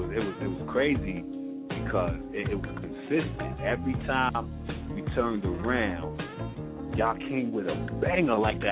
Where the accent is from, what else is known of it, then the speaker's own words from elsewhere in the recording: Brooklyn, New York, United States; also born or lived in Dayton, Ohio; me and Nadine, we born and raised in Brooklyn, in New York, you know what I mean? I had the opportunity to grow up in Dayton, Ohio. I did a couple of years of high school in Dayton, Ohio